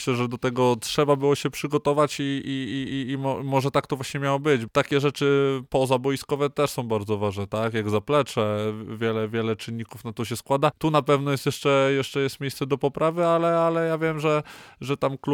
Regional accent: Gdańsk, Pomeranian Voivodeship, Poland; No możemy tutaj gdzieś tak lokalnie patrzeć, tak, pochodzę z Gdańska

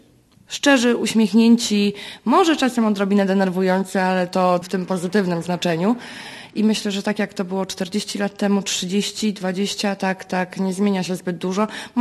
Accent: Gdańsk, Pomeranian Voivodeship, Poland; Mieszkam tutaj praktycznie od urodzenia, z małą przerwą 5-letnią tylko.

